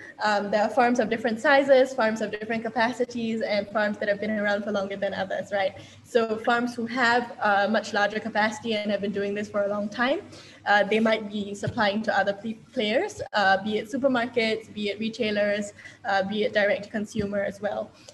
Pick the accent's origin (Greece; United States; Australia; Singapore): Singapore; I think for me, there was always an aspect of growing up in Singapore that I, would always remember, because in Singapore, you pretty much grow up going to a farm for the purposes of a school trip, right?